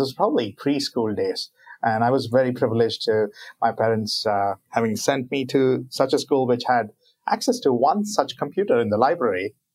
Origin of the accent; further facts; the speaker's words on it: India; I come from India